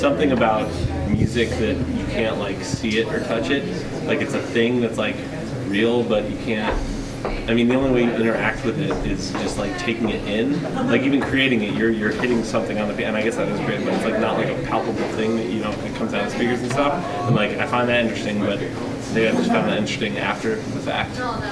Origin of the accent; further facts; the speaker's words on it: Connecticut, United States; I booked maybe 4 weeks of dates and just around kind of like the Northeast, because we're from Connecticut originally.